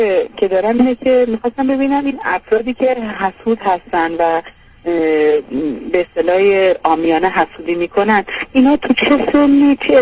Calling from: Iran; چون از ایران هستم نمیدونم حالا چقدر دیگه وقت دارم که تلفنم قطع بشه

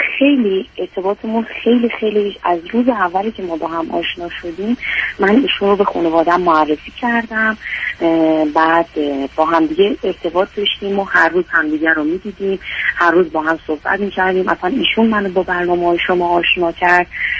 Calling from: Iran; من از ایران مزاحمتون میشم. بعد من 23 سالمه، یعنی در واقع در 8/2/1370 متولد شدم.

